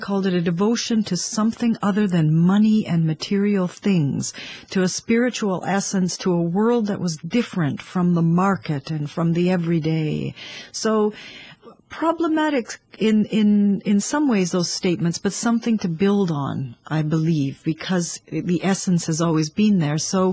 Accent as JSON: {"language": "English", "country": "Canada", "said": "particularly in the so-called New World, where I'm from Canada"}